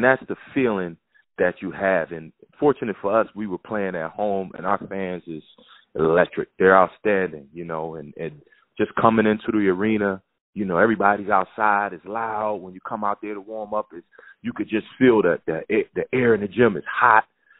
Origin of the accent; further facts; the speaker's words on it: Philadelphia, Pennsylvania, United States; And especially for me, being from Philadelphia, playing for my hometown team